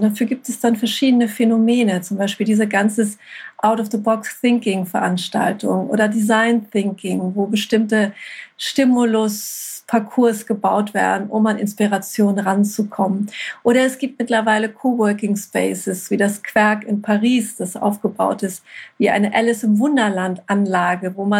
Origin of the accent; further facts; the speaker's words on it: Hamburg, Germany; Ich komme aus Hamburg.